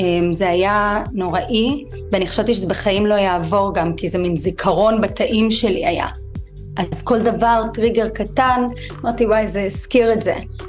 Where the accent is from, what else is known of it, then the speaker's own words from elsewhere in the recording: New York, United States; Hebrew is a second language; moved away as an adult; now in Israel; אז קודם כל עליתי לארץ לפני 17 שנים מניו יורק, שם אני גדלתי מגיל 3 עד 27, והתעסקתי בעולם האופנה